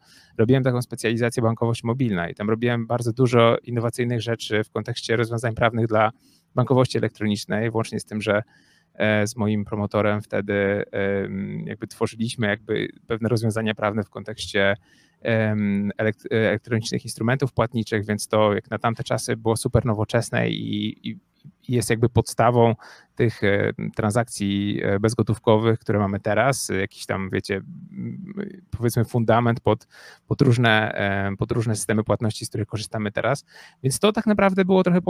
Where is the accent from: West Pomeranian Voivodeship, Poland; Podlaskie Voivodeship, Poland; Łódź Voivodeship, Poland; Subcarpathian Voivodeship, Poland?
Łódź Voivodeship, Poland; Łódź; now in Warsaw, Poland; No i jak przyjechałem do Warszawy, bo jestem z Łodzi